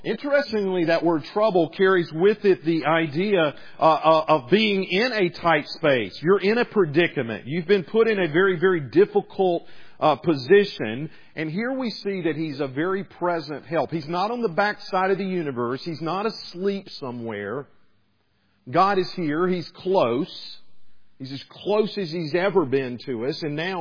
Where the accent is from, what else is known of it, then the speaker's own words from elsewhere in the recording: South Carolina, United States; This was 160 years ago in my home state of South Carolina that the first shots were fired upon that fort there.